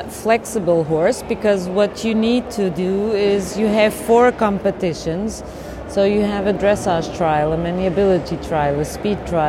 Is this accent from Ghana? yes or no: no; Portugal; I'm from Portugal.